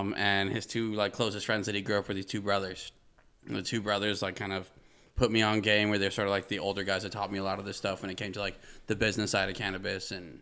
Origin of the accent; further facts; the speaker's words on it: Hawaii, United States; if you haven't been on a boar hunt growing up in Hawaii, like you haven't really grown up in Hawaii.